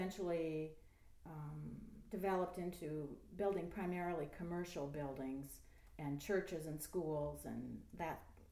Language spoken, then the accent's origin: English; Waterloo, Iowa, United States; I was born in Waterloo, Iowa. I'm a native Iowan.